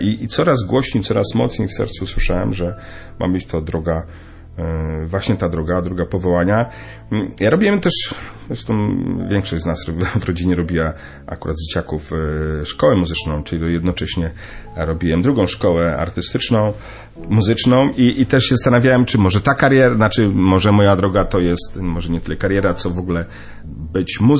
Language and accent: Polish; Gdańsk, Pomeranian Voivodeship, Poland; No, ja pochodzę z Gdańska.